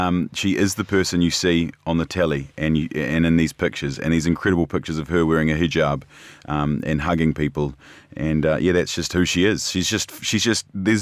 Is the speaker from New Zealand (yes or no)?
yes; New Zealand; But as a New Zealander watching from afar, and having worked with Jacinda Ardern for sort of 7 years, it's made me quite proud, actually.